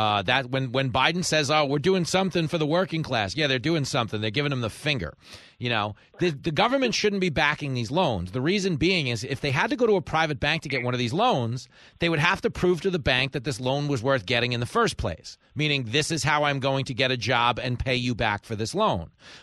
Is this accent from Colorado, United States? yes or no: no; Levittown, New York, United States; I grew up in Levittown. It was, you know, the biggest post-World War II settlement for American GIs returning home from war.